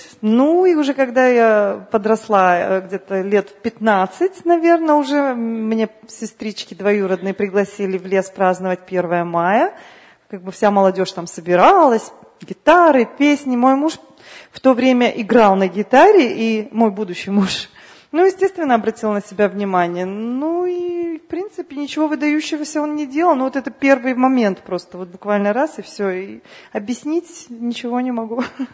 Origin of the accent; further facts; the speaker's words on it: Chișinău, Moldova; я родом с Молдавии. Родилась, выросла, вышла замуж, родила детей в одном городе, Кишиневе, столица Молдавской республики бывшей.